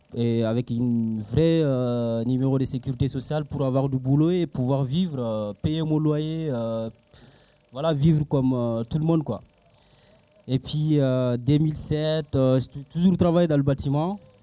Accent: Mali; now in France; je suis malien, je suis arrivé en France en 2006.

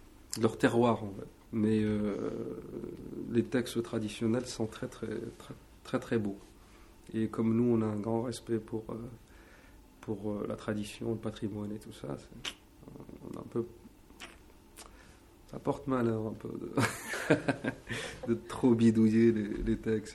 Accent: Béchar, Béchar Province, Algeria; Nous, en fait, on vient de Béchar

